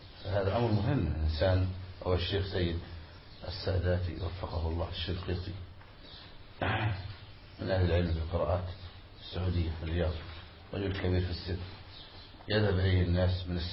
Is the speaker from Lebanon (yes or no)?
no; Egypt; عندنا في مصر وجاء اجتثت من فوق الأرض